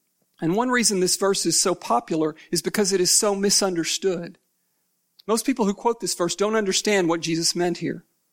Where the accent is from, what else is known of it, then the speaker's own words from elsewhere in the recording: Kentucky, United States; I'm from Kentucky, and yesterday was, of course, the Kentucky Derby.